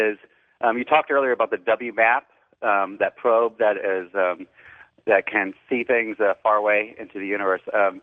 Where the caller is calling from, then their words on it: Wimberley, Texas, United States; I'm calling from Wimberley, Texas.